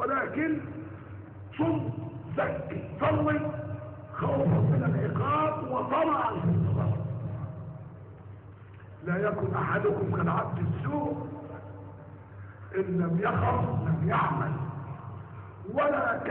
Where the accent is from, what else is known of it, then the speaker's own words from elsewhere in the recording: Egypt; بلدنا مصر، مصر العزيزة، مصر الغنية، مصر القوية على حافة الهلاك